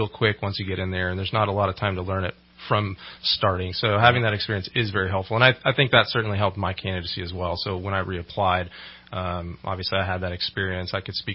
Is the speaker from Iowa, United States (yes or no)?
no; Citrus Heights, California, United States; also born or lived in Carmichael / Folsom; So I was born in Carmichael, grew up in Citrus Heights, and then moved to an area called Folsom. So just all kind of suburbs of Sacramento.